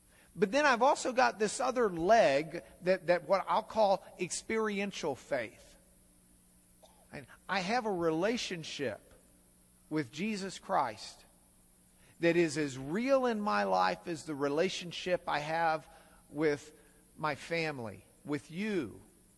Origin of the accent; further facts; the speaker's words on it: United States; there are places where things seem very strange to me as an American.